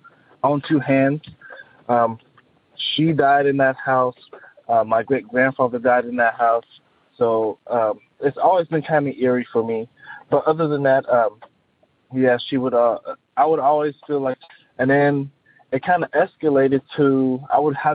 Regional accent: Austin, Texas, United States; I'm from Austin, Texas, and I've been having experiences with the paranormal for, I'm about to be 21, for about 21 years of my life.

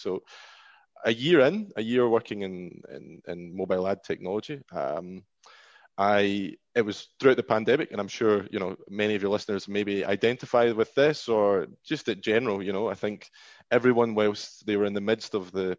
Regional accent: Scotland, United Kingdom; growing up in Scotland, I was always aware of ships and of boats.

